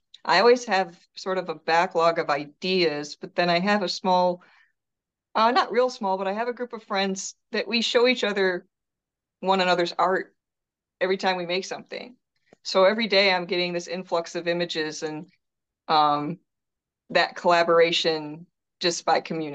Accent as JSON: {"language": "English", "town": "Detroit", "region": "Michigan", "country": "United States", "tie": "born or raised there", "said": "Oh, well, it's just such a rich cultural place to be from."}